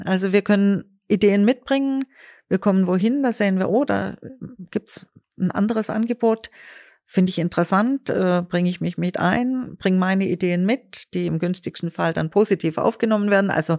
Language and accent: German; Stuttgart, Baden-Württemberg, Germany; also ich komme ja aus Stuttgart, bin jetzt viel in Berlin